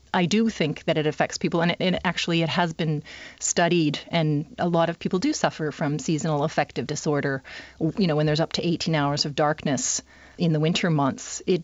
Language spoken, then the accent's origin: English; Canada; I grew up largely in Canada